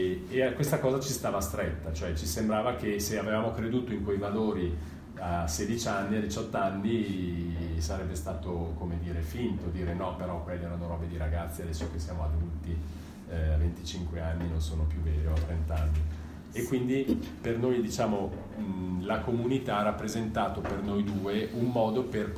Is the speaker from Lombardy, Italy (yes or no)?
yes; Milan, Lombardy, Italy; born there; Visto che sono nato a Milano in un condominio